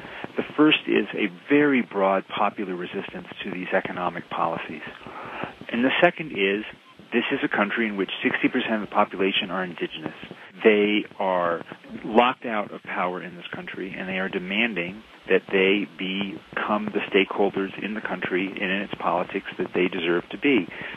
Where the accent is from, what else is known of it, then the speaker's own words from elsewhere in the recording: California, United States; I'm an American. I'm from California.